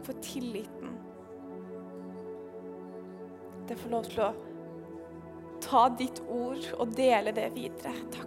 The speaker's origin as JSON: {"language": "Norwegian", "town": "Lillestrøm", "region": "Akershus", "country": "Norway", "said": "jeg er fra Lillestrøm"}